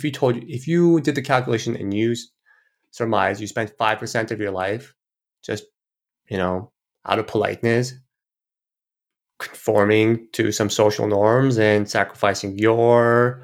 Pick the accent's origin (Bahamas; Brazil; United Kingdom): Brazil; moved away as an adult; also born or lived in Korea; now in United States; I was born in Korea, grew up in Brazil most of my life, and then I came to the States to study in undergrad in California